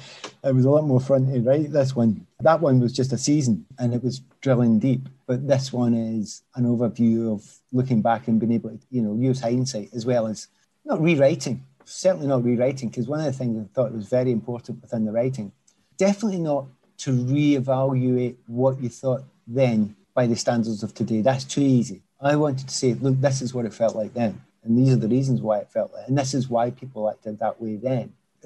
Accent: Scotland, United Kingdom; And on top of all that, you know, Scotland, I am Scottish.

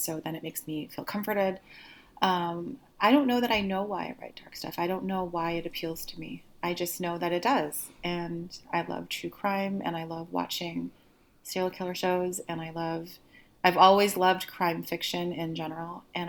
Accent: Canada; I was living in Seattle and I'm Canadian.

